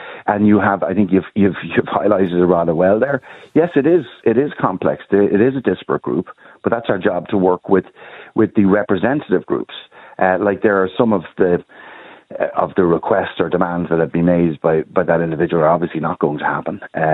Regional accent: Ireland; Well, I'm speaking to people as an Irish citizen as well who does not want to see what's happening right now in this country.

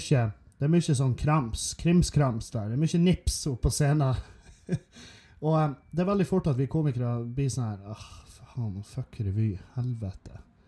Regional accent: Meløy, Nordland, Norway; Det mange av revyfolkene i Meløy, for eksempel, der jeg kommer ifra

